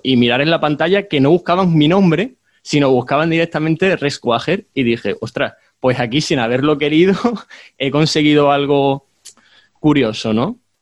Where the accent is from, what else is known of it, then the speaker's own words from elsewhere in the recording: Huelva, Andalusia, Spain; La H de Huelva, de donde yo soy